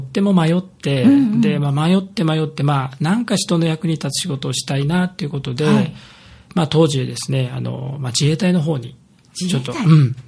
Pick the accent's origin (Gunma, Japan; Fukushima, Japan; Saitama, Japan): Gunma, Japan; Kiryu; moved away as an adult; now in Okinawa, Japan; ナイチャーなんですけども、群馬県桐生市出身です。